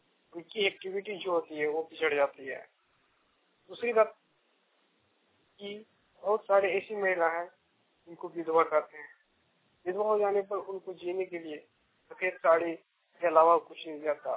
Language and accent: Hindi; Jharkhand, India; मैं हजारीबाग जिले का दारोगा प्रखंड का रहने वाला हूँ।